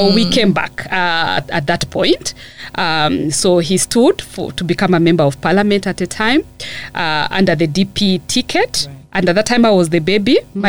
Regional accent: Uganda; also born or lived in Kenya; I was born in Kenya. I'm Ugandan though.

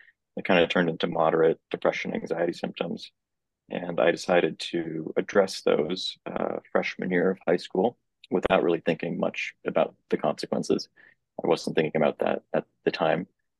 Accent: West Coast, United States; also born or lived in Kansas; because I'm from Kansas, but I grew up in the West Coast

